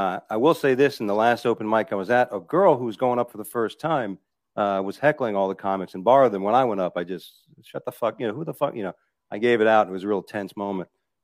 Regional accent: Florida, United States; also born or lived in New York City; now in South Carolina, United States; Oh no, I've lived here for about a year and a half. We moved from South Florida, where I lived since I was 5 years old, from New York City originally.

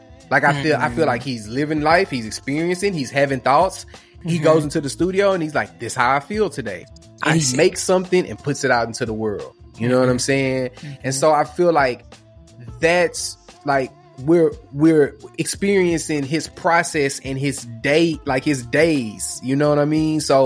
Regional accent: Houston, Texas, United States; And I'm from Houston, and I had … posters all over my wall

